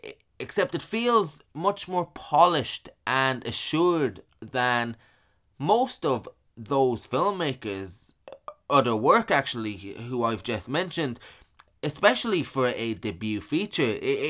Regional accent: Ireland; I mean, this movie is set in Sacramento, and I am from Ireland

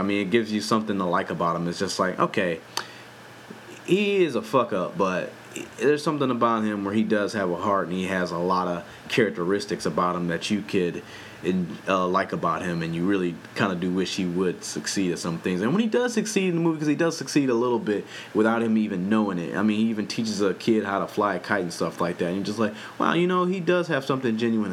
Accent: Compton, California, United States; I grew up obviously in Compton and around this kid a lot of whatever shit.

